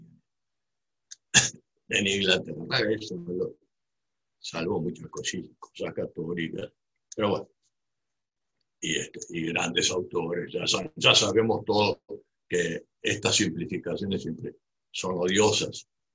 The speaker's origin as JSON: {"language": "Spanish", "region": "Buenos Aires", "country": "Argentina", "said": "No es que yo nací en Buenos Aires, yo soy porteño, con todo lo bueno y lo malo, pero soy porteño. No es que nací en la Argentina de casualidad, soy argentino."}